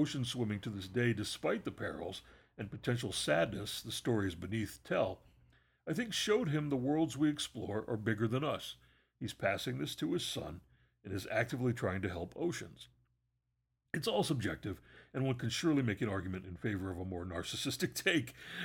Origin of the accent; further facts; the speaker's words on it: Vancouver, British Columbia, Canada; my best friend and I grew up here in Vancouver, so our relationship with the ocean has always been special.